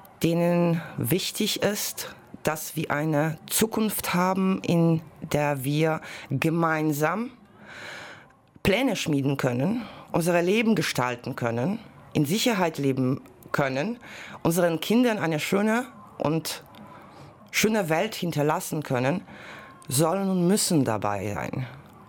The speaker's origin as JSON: {"language": "German", "country": "Poland", "said": "Ich komme selber aus Polen, ich weiß, was es bedeutet, Pass haben zu müssen, damals noch aus dem nicht demokratischen Polen, mit Grenzen, mit allem."}